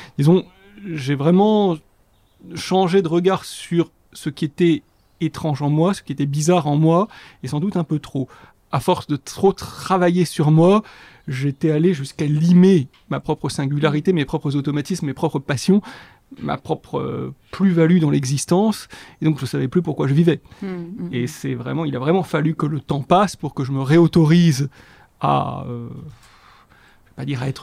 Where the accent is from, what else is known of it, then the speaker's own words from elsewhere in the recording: Switzerland; born there; je suis né en Suisse, je suis franco-suisse